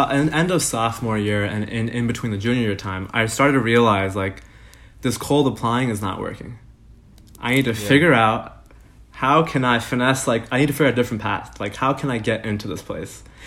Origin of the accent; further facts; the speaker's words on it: New York, United States; I'm from New York. Went to St. John's University in Queens.